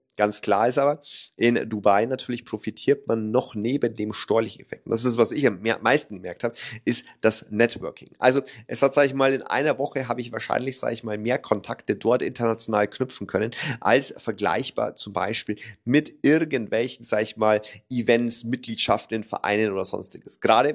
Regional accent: Germany; wo wir uns als Deutsche wirklich was abschauen könnten

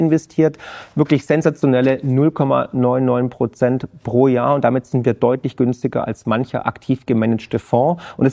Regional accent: Baden-Württemberg, Germany; Ja, also ich bin Schwabe

